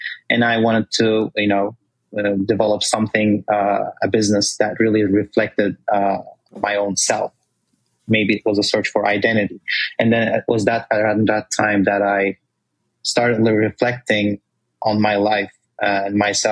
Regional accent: Turkey; English is a second language; moved away as an adult; now in United States; I was born and raised in Turkey. I moved to the States 12 years ago for college first.

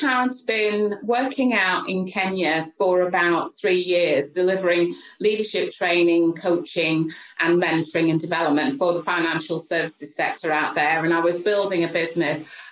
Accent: United Kingdom; And it was really easy doing business because I was from the UK and being British meant that you were held in high regard.

